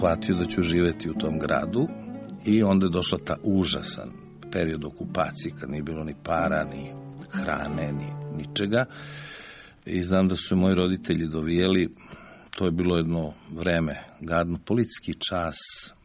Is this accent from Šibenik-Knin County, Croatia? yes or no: no; Omišalj, Primorje-Gorski Kotar County, Croatia; also born or lived in Zagreb; now in Belgrade, Serbia; To je bio moj prvi susret sa gradom u kojem ću živjeti jer sam rođen u Zagrebu. E, onda su druge stvari uticale na mene, to je specijalno Omišalj na Krku, dakle moja majka, gde sam išao i u osnovnu školu